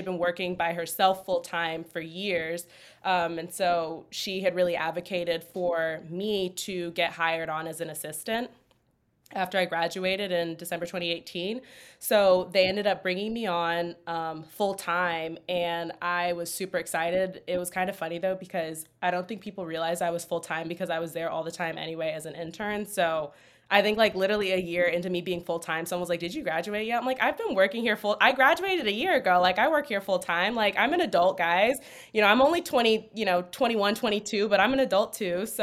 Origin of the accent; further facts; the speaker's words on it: Georgia, United States; I mean, I'm from Georgia. I was born and raised, same area.